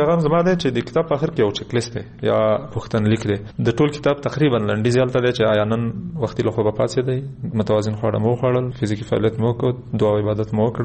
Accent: Kunar, Afghanistan; زه د کونړ یم خو د کونړ اصطلاحات نه یي

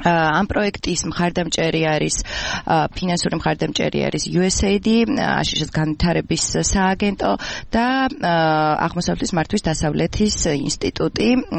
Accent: Adjara, Georgia; დაიბადე და გავიზარდე მაღალმთიანაჭალაში, სასწავლებლად წავედი მე ცხოვრებაში, იქ დავამთავრე ბაკალავრიატი. ჩამოვედი ერთი წელია.

